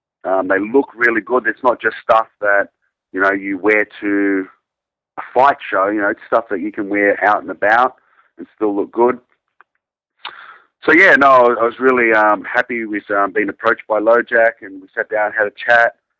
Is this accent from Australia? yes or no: yes; Australia; being an Australian company and myself being Australian